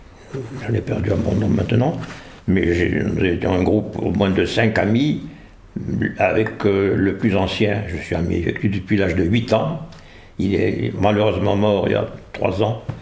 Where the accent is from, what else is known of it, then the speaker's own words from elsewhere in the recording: Tlemcen, Tlemcen Province, Algeria; also born or lived in Algiers / Montpellier; J'ai 98 ans. Je suis né en Algérie, j'ai fait une partie de mes études primaires et secondaires en Algérie, une ville qui s'appelle Tlemcen.